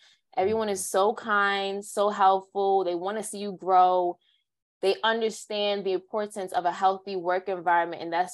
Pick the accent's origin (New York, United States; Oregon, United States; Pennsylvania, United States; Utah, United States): New York, United States; Mount Vernon; now in Bronx, United States; Well, funny enough, I'm originally from Mount Vernon. So I was raised in Mount Vernon. My dad lived in the Bronx and I would go back and forth growing up.